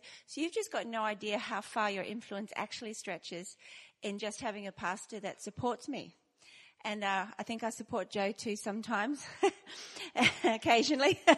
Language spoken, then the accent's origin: English; Australia; moved away as an adult; now in United Kingdom; And so we came from Australia 25 years ago. Dave and I was 4 months pregnant. We knew nobody in the UK whatsoever